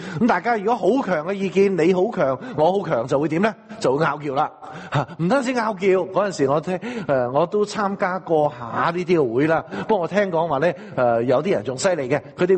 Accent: China; 我哋中國人有一種嘅諗法呢

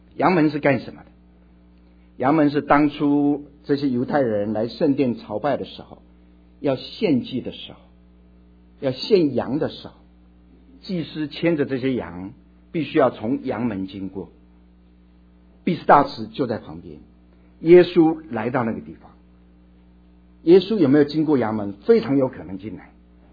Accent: Beitou, Taipei, Taiwan; 我们家乡那个地方有一个很出名的叫做地狱谷，是在台湾北部一个小城叫做北投镇，最出名的就是温泉

